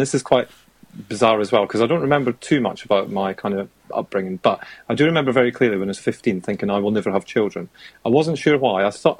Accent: Scotland, United Kingdom; now in England, United Kingdom; I'm 21, mm-hmm. And I'm originally from Scotland, actually

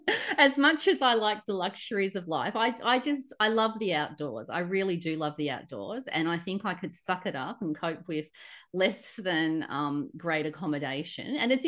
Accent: Sydney, New South Wales, Australia; I grew up in Sydney in the center, pretty much, 15, 20 Ks from the center of the city. So I grew up in suburbia and city.

